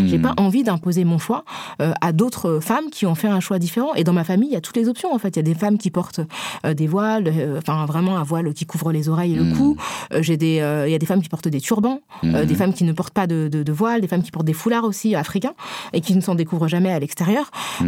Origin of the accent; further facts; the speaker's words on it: Senegal; moi je suis originaire du Sénégal